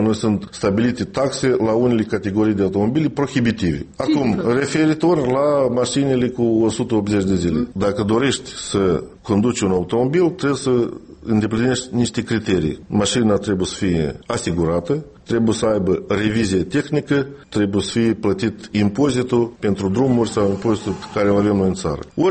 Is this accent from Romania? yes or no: no; Moldova; noi, ca moldoveni